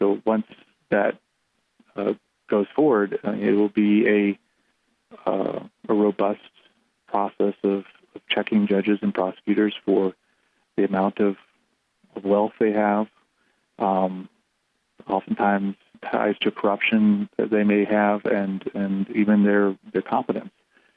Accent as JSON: {"language": "English", "country": "United States", "lives_now": "Albania", "said": "And I'm an American Department of Justice lawyer in Albania."}